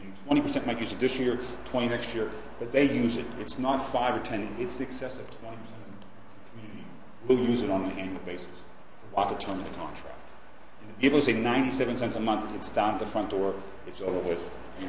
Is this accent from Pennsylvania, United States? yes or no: yes; Dormont, Pennsylvania, United States; Well, we used to do Dormont. I'm from Dormont.